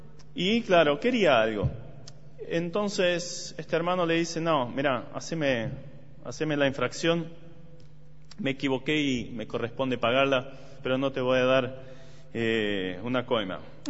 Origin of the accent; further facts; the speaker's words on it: Germany; Spanish is a second language; No soy argentino, quizás ya lo vieron en el acento. Soy alemán y también allá nadie quiere pagar los impuestos.